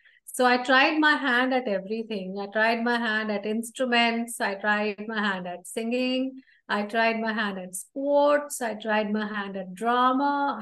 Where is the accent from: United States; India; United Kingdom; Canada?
India; Delhi; So I grew up in Delhi.